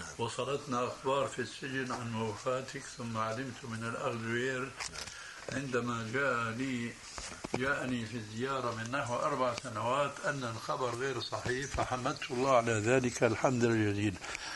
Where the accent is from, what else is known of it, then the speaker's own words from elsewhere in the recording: Damascus, Damascus Governorate, Syria; بواسطة بعض المعارف عندنا في دمشق